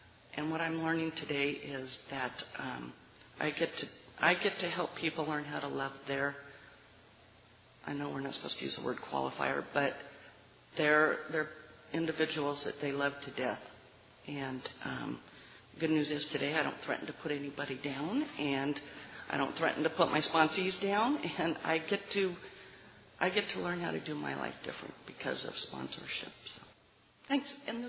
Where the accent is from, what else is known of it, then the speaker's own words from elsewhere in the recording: Camarillo, California, United States; from Camarillo, California.